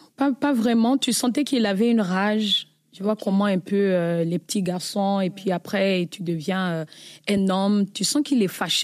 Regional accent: Rwanda; Je suis née au Rwanda et j'ai vécu justement dans un contexte à monoparental. Donc, j'ai grandi avec ma mère, sans père

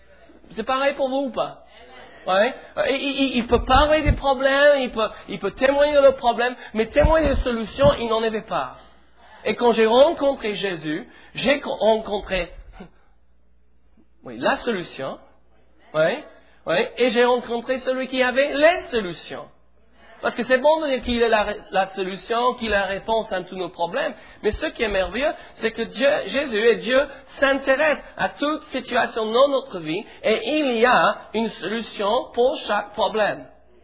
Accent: England, United Kingdom; French is a second language

